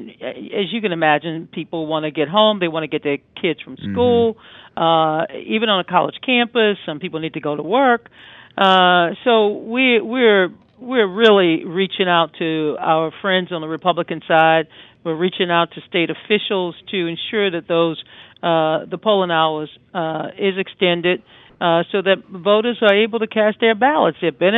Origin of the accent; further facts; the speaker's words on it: Louisiana, United States; I've even made calls to my home state of Louisiana